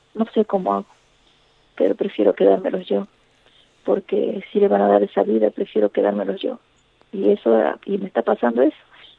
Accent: Catamarca, Argentina; Y somos dos de Catamarca

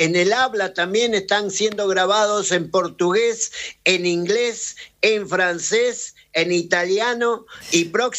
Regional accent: northern Argentina, Argentina; Soy uno de los argentinos latinoamericanos que está dando vuelta por el mundo, y realmente yo muy feliz como argentino, principalmente como provinciano, como norteño

